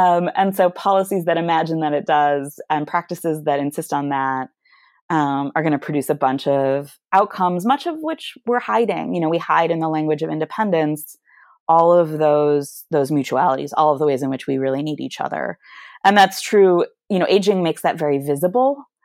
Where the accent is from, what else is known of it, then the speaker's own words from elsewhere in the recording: Michigan, United States; and I'm from Michigan originally